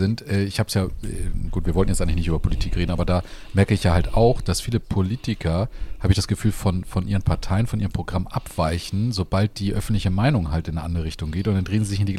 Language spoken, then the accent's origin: German; Hamburg, Germany; ich komme ja aus Hamburg